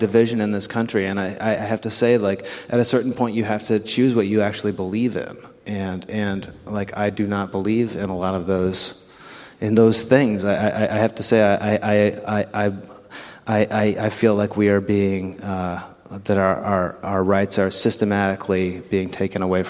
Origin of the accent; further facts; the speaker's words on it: Idaho, United States; Well, I come from Idaho, and that's like, it's a hard place to come from as a liberal.